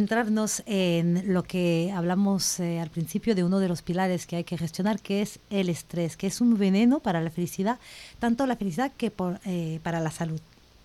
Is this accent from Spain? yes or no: no; France; Spanish is a second language; tú sabes que yo soy francesa, y entonces en Francia la cerveza no es tanto como